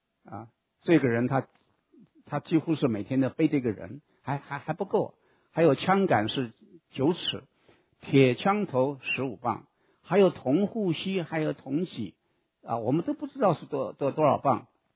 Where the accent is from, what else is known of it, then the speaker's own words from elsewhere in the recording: China; 我觉得很有意思，跟我们中国人一样，他带来送给他的啊哥哥，也送给他的老板。